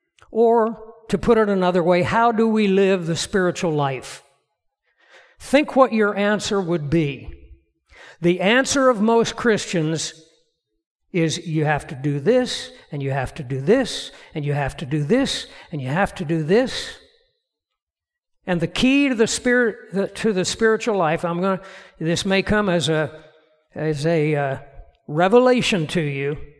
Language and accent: English; United States; To me, to say that I am American means something.